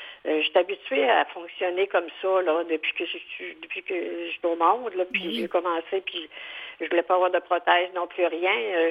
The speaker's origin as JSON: {"language": "French", "town": "Cap-Chat", "region": "Quebec", "country": "Canada", "tie": "born there", "said": "Moi, je suis née à Cap-Chat, en Gaspésie."}